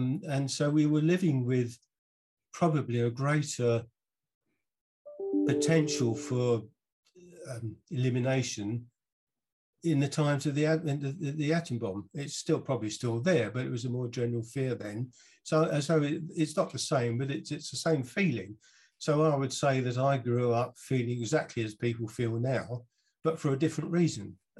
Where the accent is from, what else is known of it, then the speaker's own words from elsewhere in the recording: Harlow, East of England, United Kingdom; born there; I said, oh, I was born in Harlow.